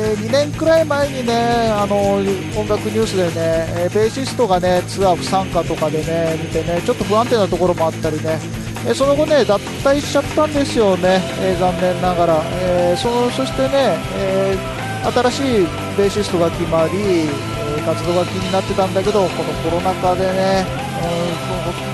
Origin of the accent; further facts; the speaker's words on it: Sapporo, Hokkaido, Japan; now in Tokyo, Japan; 僕の地元ね札幌のね